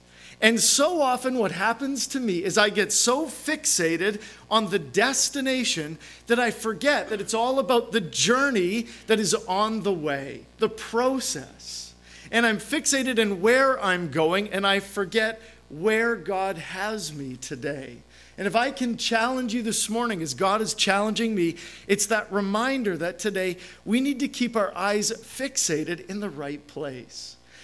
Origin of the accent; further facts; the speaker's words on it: Manitoba, Canada; I grew up in Manitoba, just south of Winnipeg